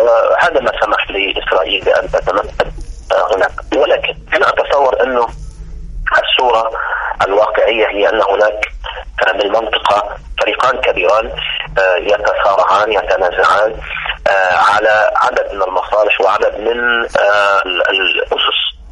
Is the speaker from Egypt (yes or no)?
yes; Egypt; طبعا أهمية هذا المضيق أنا برأيي ليست كمصري فقط